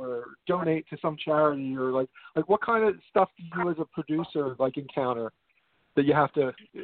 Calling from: Philadelphia, Pennsylvania, United States; calling from Philadelphia.

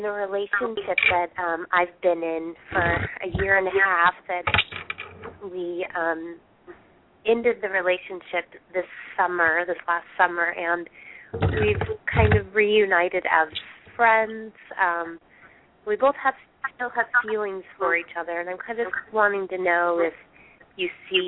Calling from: Oregon, United States

